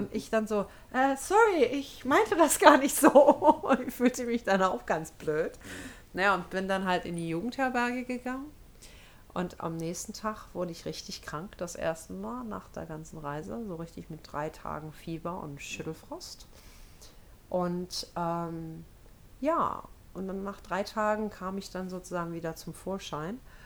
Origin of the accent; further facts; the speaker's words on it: Homburg, Germany; Ich meine, ich komme aus Homburg, ne? Und wenn man da die Möwen hört, dann fühlt man sich wieder zu Hause.